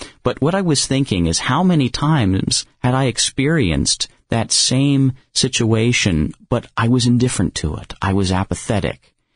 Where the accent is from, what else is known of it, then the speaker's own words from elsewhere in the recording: Washington, Pennsylvania, United States; moved away as an adult; now in Philadelphia, United States; Well, I am a Pennsylvanian. I'm from Washington, which is near Pittsburgh. Then at 18, I moved to this beautiful city of Philadelphia to study at Curtis